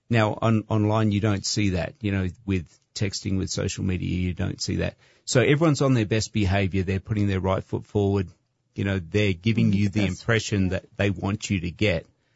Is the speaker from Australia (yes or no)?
yes; Australia; because I'm from Australia, she's from America.